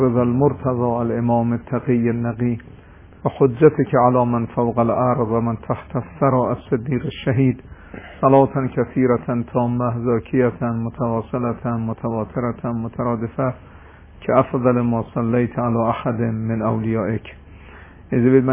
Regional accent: Mashhad, Razavi Khorasan, Iran; خب من مشهدی هم خراسانی هم

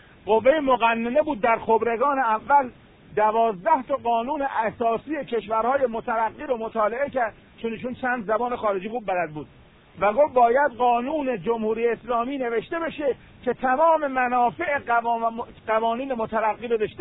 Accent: Iran; و خدا را شکر که ما ایرانی هستیم و از اول طرفدار خط اهل بیت بودیم.

